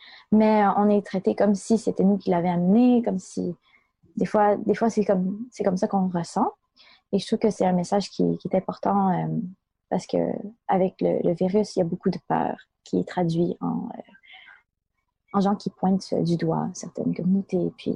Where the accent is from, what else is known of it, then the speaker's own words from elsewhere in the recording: Montreal, Quebec, Canada; j'ai grandi au Québec, à Montréal, ici. Puis, j'ai une forte appartenance à la culture canadienne, québécoise, mais aussi à ma culture chinoise.